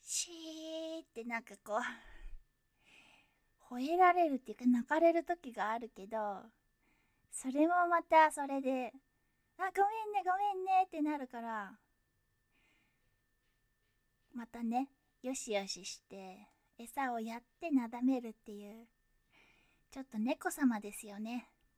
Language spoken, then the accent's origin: Japanese; Kyushu, Japan; 出身は九州です。